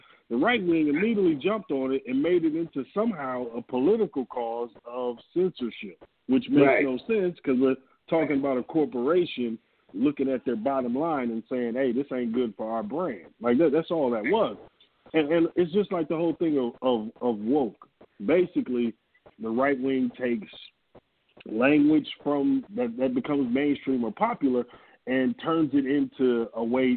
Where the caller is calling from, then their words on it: Atlanta, Georgia, United States; No, I'm in Atlanta, man.